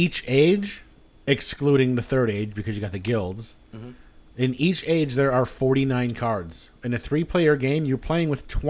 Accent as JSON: {"language": "English", "town": "Chicago", "region": "Illinois", "country": "United States", "said": "we are from Chicago."}